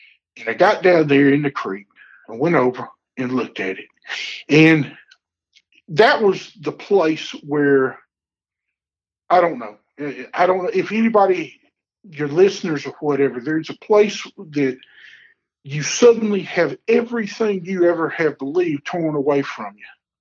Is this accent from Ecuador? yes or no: no; the South, United States; born or raised there